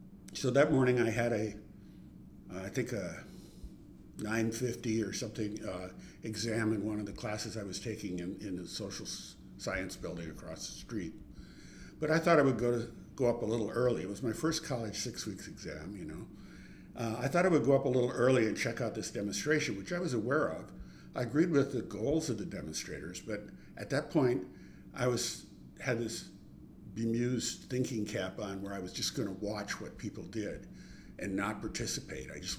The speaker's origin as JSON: {"language": "English", "town": "Honolulu", "region": "Hawaii", "country": "United States", "tie": "born or raised there", "said": "I grew up in Honolulu. And the residential area in Honolulu where I lived called Kailua, we had a Marine base there."}